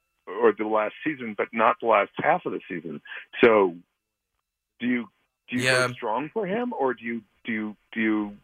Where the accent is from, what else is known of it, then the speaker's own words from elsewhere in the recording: Brooklyn, New York, United States; now in Mexico; No, I live here. I'm a permanent resident, but I'm from Brooklyn.